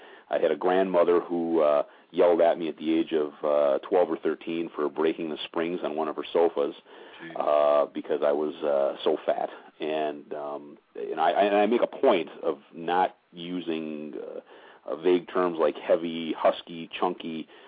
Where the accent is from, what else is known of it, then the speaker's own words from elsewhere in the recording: Milwaukee, Wisconsin, United States; Oh, yeah, my entire life. That is correct. Growing up in Beertown, USA, home of cheese and bratwurst